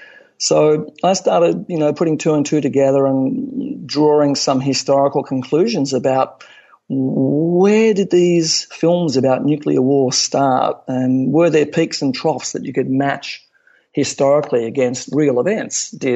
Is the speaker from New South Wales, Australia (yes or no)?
no; Melbourne, Victoria, Australia; Well, I was born in Melbourne, Australia in 1959